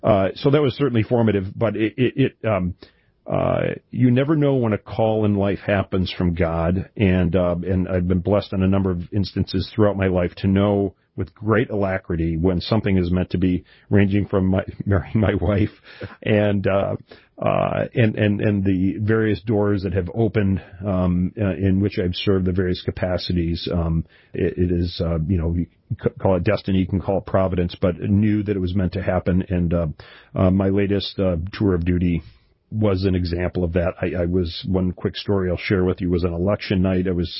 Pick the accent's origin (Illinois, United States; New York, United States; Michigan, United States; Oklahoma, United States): Michigan, United States; Richmond; My father ran for my hometown city council, the city of Richmond in Macomb County, Michigan.